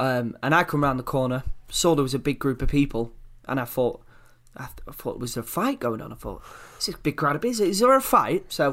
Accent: Yorkshire and the Humber, United Kingdom; I'm only 14. And Des Hamilton asked me if I wanted to audition for this film, and I thought, well, I'm just … from the East Marsh.

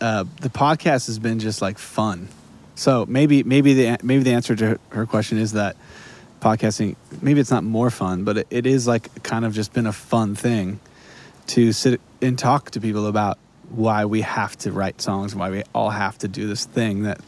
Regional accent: Wisconsin, United States; Skylar, shout out from my home state.

